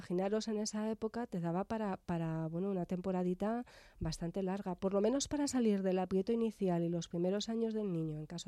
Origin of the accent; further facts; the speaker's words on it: Madrid, Community of Madrid, Spain; yo ya soy madrileña, yo ya nací en Madrid.